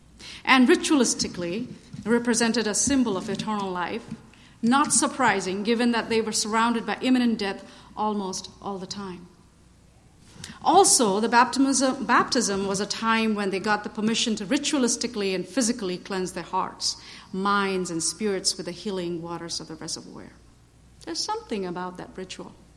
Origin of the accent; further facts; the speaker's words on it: India; And I grew up in India, but to me that poverty was shocking.